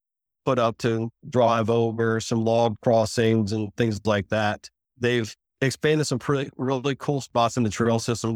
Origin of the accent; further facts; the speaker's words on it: New Orleans, Louisiana, United States; I'm from New Orleans. We have a lot of dishes.